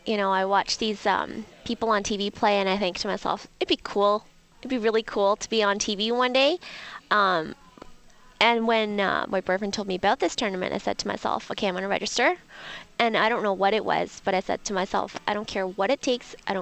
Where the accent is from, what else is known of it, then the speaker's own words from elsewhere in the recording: Calgary, Alberta, Canada; I'm from Calgary.